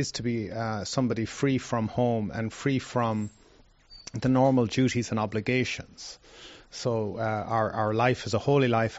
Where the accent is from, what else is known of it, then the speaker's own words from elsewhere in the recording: Ireland; One of our curses on the English people is that we have more Nobel laureates in English than they have. So, you know, that's our genius, is that we insult them in their own language.